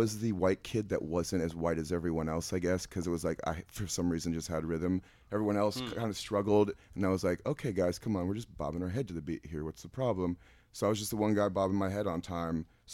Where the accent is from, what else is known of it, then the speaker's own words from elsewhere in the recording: Berkeley, California, United States; Well, I'm actually from Berkeley. I was the only one in the band when we started that was not from Oakland.